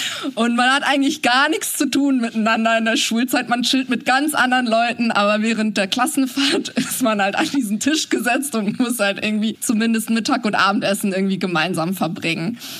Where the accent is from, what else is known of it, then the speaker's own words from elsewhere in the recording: Cologne, North Rhine-Westphalia, Germany; ich komme aus Köln und ich habe viel Zeit in Köln-Mülheim verbracht, am Wiener Platz.